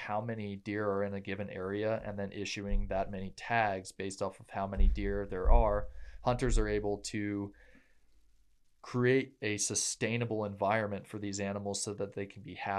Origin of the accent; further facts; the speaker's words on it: Atlanta, Georgia, United States; also born or lived in England; so I was born in England in 1991, and we moved to Atlanta, Georgia until I was 6 years old. And then we moved back until it was around 10, right? 10, something like that, 10, 11. We moved back just after the millennium to Atlanta, Georgia.